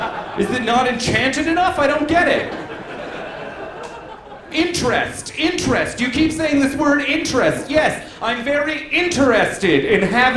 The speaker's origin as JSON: {"language": "English", "region": "Nova Scotia", "country": "Canada", "lives_now": "Toronto, Canada", "said": "I'm from Nova Scotia. We're really nice."}